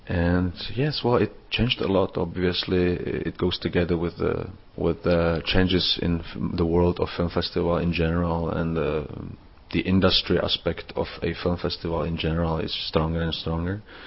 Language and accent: English; Czechia; English is a second language; I started to go to a local cinema in my hometown, which is a small town about 100 kilometers outside of Prague.